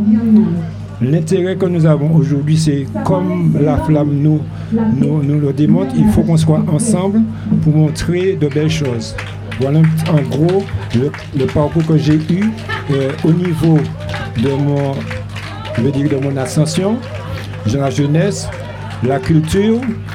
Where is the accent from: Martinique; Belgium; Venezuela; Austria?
Martinique; born there; je suis né en Martinique. Mes parents sont de Sainte-Marie.